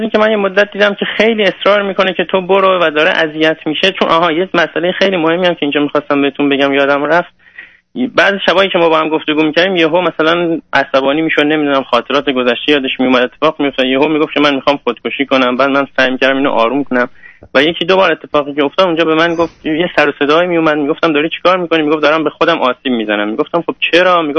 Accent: Iran; moved away; من 3 سال از ایران اومدم

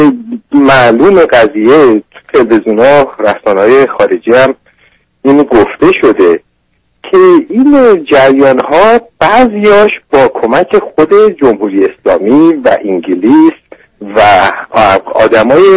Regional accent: Iran; به عنوان یه ایرانی آزادی خواه

